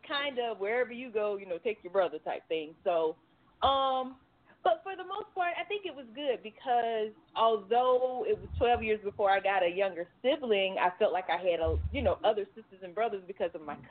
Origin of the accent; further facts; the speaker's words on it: Live Oak, Florida, United States; now in Atlanta, United States; I'm currently living in the Atlanta, Georgia area. I'm originally from Live Oak, Florida.